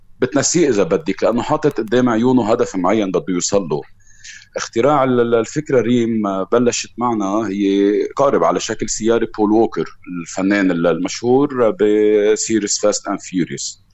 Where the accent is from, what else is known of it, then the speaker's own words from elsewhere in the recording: Lebanon; شاب لبناني خلقت وعشت بلبنان ومصمم أني أخلص عيشتي بلبنان.